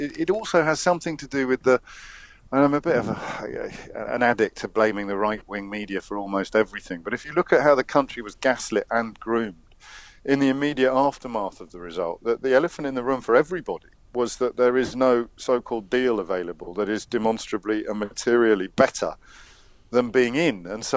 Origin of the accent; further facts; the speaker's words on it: United Kingdom; while I, as a British person, enjoy the fact that that includes Scotland